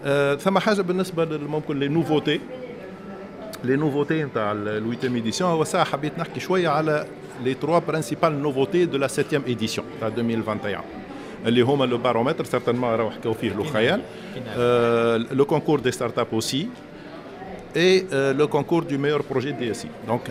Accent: Tunisia; تعرفوا المشاكل نتاع الانرجي عندنا في تونس توا

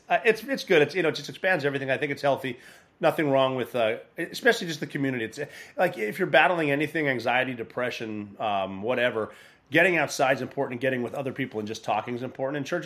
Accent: Montana, United States; You know, I grew up hunting in Montana

